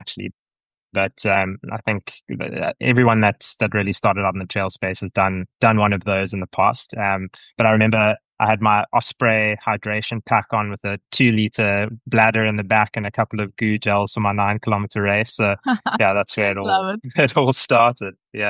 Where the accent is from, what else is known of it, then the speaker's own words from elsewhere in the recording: Durban, KwaZulu-Natal, South Africa; I grew up in KZN in Durban, so originally from there. And yeah, my parents, who are still in our family home in Kloof, so top of Fields Hill.